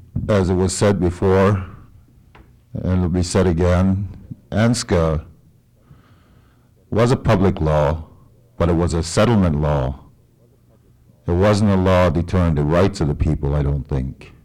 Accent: Copper Center, Alaska, United States; also born or lived in Chipna; I was born in Chipna, raised in Copper Center until I was 10 years old, at which time I became displaced. I'm one of the displaced natives she was talking about.

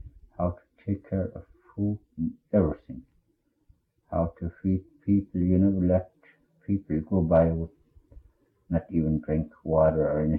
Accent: Allakaket, Alaska, United States; born there; I was born in Allakaket.

